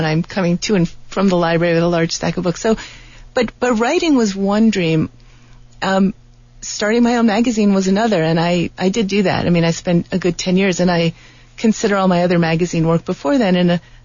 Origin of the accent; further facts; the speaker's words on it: New York, United States; also born or lived in Washington, D.C.; now in Tucson, United States; I grew up in New York and I lived in Washington, D.C., but I never loved cities. You know, I love nature. So Tucson was perfect because you have the best of both worlds.